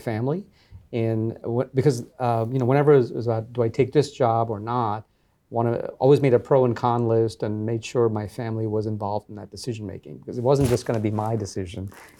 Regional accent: Brooklyn, New York, United States; I think it has to do with growing up in Brooklyn.

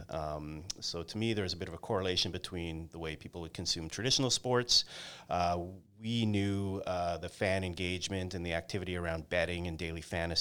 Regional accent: Fort Langley, British Columbia, Canada; born there; So I am born in Fort Langley, so just outside of Vancouver. First person either side of my family born in Canada

